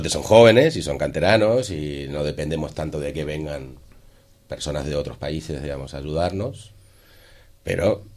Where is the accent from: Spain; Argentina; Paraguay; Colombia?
Argentina; yo soy argentino